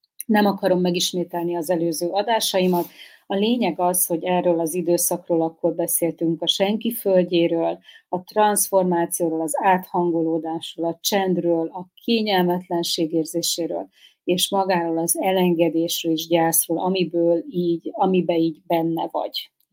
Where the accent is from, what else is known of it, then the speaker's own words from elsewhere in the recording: Szeged, Csongrád-Csanád, Hungary; now in Budapest, Hungary; Például én, ahol születtem, szegedi lány vagyok.